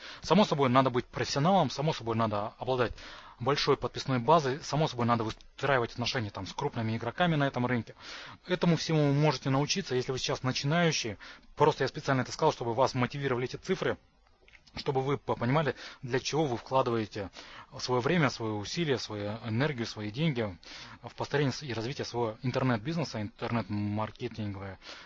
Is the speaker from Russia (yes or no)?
yes; Chelyabinsk, Chelyabinsk Oblast, Russia; born there; now in Moscow, Russia; Мне 37,5 лет, я родился в Челябинске. Последние 10 лет я проживаю в Москве.